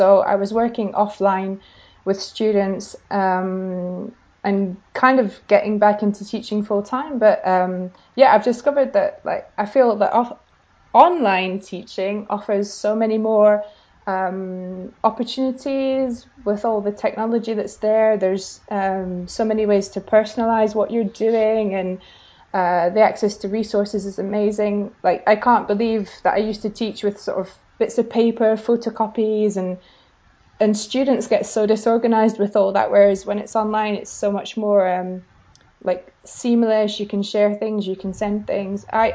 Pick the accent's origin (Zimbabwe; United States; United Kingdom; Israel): United Kingdom; moved away as an adult; now in France; So I'm British, but I've lived in France since I finished my studies.